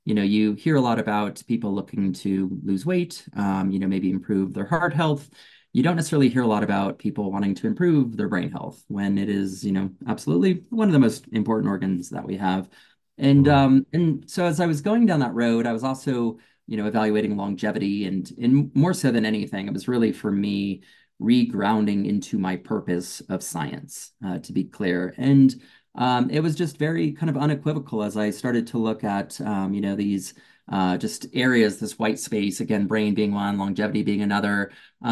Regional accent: Colorado, United States; also born or lived in Los Angeles, United States; I'd been living in LA in Venice Beach for about 10 years, and I went screaming back to my home state of Colorado, and I needed to reset.

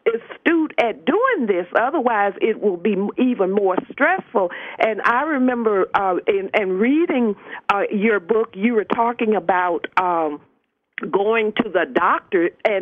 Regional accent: Arkansas, United States; moved away as an adult; now in Washington, United States; I'm from Arkansas, so my dad died in 2004, and I ended up bringing my mother from Arkansas here to the District of Columbia

